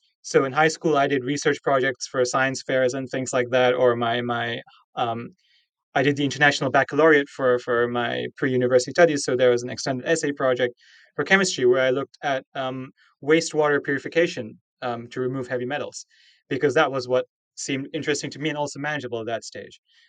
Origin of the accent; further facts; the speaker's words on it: Singapore; Because I grew up in Singapore, which is near the tropics, but it's an island country.